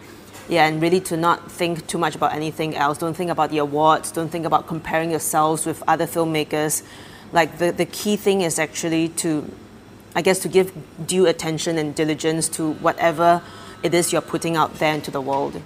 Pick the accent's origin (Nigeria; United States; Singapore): Singapore; And on the other hand, I think of myself as a Singaporean.